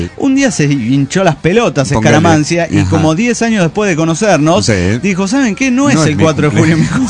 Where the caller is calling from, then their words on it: San Luis, Argentina; de San Luis, Argentina.